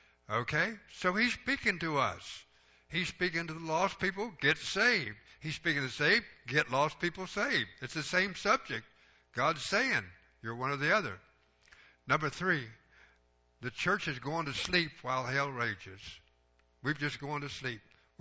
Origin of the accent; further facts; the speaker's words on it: United States; I didn't go to school in Greece. You guys didn't either, did you? I went to school in America. We learned English.